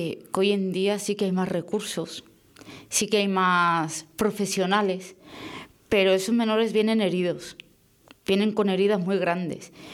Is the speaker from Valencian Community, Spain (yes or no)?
yes; Valencia, Valencian Community, Spain; Yo he nacido en Valencia y entré en el sistema con 5 añitos hasta los 18.